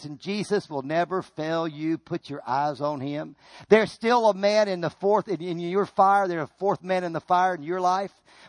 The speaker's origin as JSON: {"language": "English", "region": "Tennessee", "country": "United States", "tie": "born or raised there", "said": "Yeah, I said, we grew up in Tennessee and we were your average Tennesseans."}